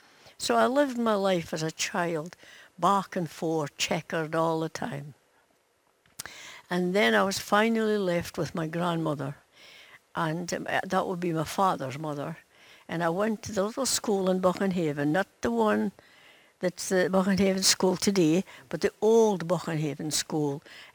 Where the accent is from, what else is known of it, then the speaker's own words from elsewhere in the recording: Peterhead, Scotland, United Kingdom; I was born in Ellen, just outside Peterhead, and came to live in Peterhead when I was just a baby.